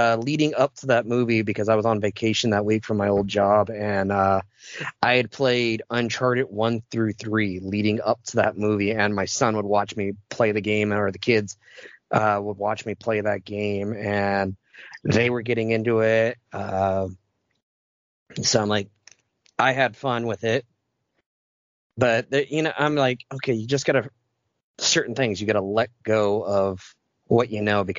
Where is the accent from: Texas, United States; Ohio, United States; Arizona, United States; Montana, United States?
Texas, United States; I was raised down in Texas, which is one of the gun capitals here in the U.S.